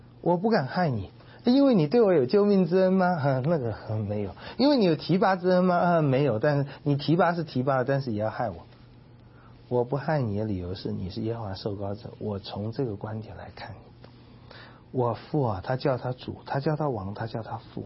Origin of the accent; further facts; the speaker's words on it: China; 从我们中国人话来讲